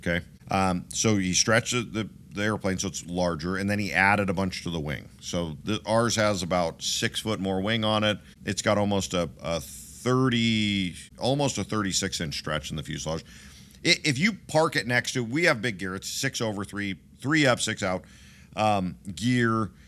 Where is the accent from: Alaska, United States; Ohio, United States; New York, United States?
Alaska, United States; So growing up in Alaska, I knew what a Bushmaster was.